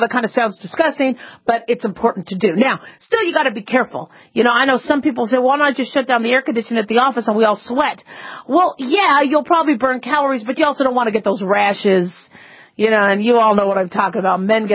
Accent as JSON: {"language": "English", "town": "Phoenix", "region": "Arizona", "country": "United States", "tie": "born or raised there", "said": "I grew up in Phoenix, Arizona, so those, you know, it was hot"}